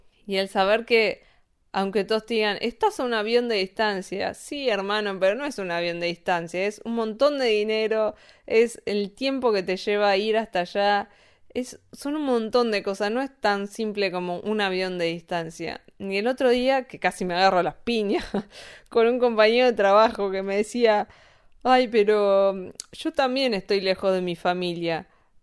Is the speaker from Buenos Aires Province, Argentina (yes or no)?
no; Bariloche, Río Negro, Argentina; como yo soy de Bariloche, poco estuve en Buenos Aires.